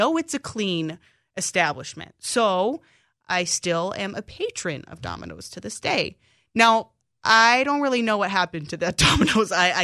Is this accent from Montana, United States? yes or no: no; Arizona, United States; also born or lived in Seattle; now in Chicago, United States; well, I was born in Seattle. I grew up in Arizona. So if I'm not a true Chicagoan, it's okay.